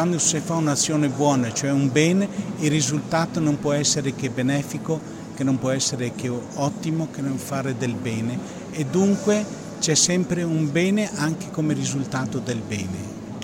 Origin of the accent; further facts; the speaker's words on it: Nazareth, Northern District, Israel; io sono di Nazareth e Firenze è gemellata con Nazareth